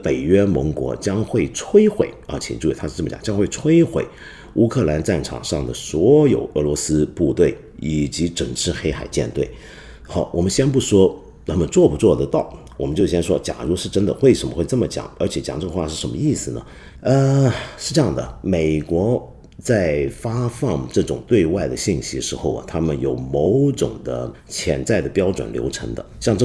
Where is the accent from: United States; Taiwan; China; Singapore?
China; 那么这个我们中国人大家都可以稍微放心